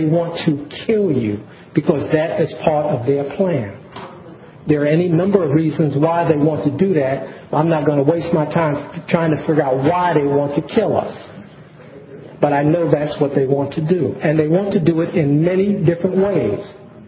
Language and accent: English; Brooklyn, New York, United States; First of all, I grew up in Brooklyn